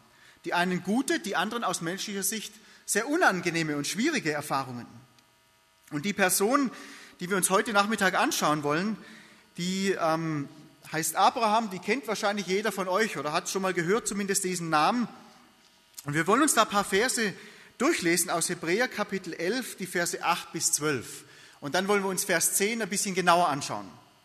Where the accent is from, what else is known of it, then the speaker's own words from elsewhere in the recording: Baden-Württemberg, Germany; Und wir waren dann auch in Hohenlohe, in meiner Heimat.